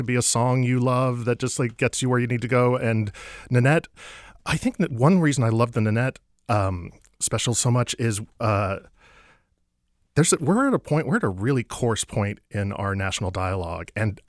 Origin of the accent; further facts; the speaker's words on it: Tasmania, Australia; oh, I'm the lesbian from Tasmania.